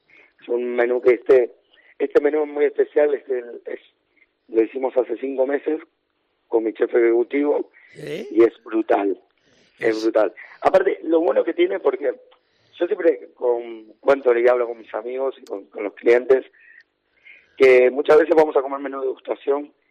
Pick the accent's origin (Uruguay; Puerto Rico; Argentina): Uruguay; mira, yo soy uruguayo.